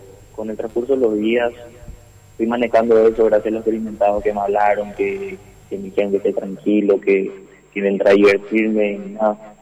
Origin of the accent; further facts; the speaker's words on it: Campo Grande, Misiones, Argentina; Sí, sí, soy de Campo Grande, nací acá y hasta el momento estoy acá.